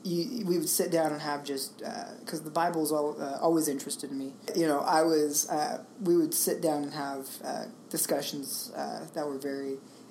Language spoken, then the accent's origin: English; DuQuoin, Illinois, United States; the church I grew up in DuQuoin, Bishop C.L. McInnes, just a great man of God.